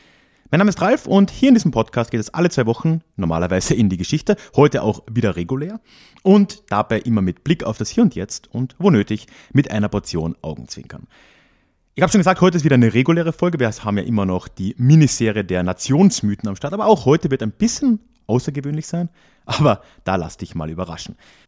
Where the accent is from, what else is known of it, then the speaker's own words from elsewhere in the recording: Villach, Carinthia, Austria; Anfang des Jahres schon mal online in meiner Heimatstadt in Villach gemacht